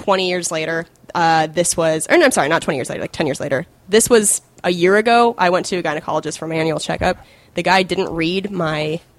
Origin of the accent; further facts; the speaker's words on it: Cheney, Washington, United States; also born or lived in Spokane; By the way, I'm from Spokane, but I grew up a little bit outside of it for some of my childhood. And it was this tiny town called Cheney, Washington.